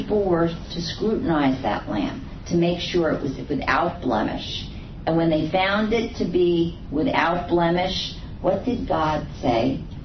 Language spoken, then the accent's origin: English; The Bronx, New York, United States; I'm from the Bronx. But I will tell you that we had chickens in our apartment on the fourth floor.